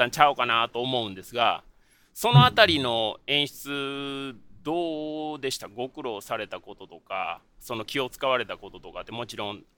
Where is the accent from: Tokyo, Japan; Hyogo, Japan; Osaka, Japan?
Hyogo, Japan; Kobe; あの僕の地元の、小学校もこういう丸い校舎が実はあったんですね、昔、はい、で その時も神戸では非常に珍しいということだったんですけど